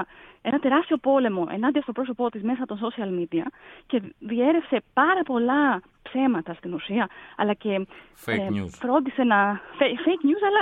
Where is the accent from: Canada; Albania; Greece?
Greece; now in Germany; εγώ που είμαι Ελληνίδα, αλλά ζω στη Γερμανία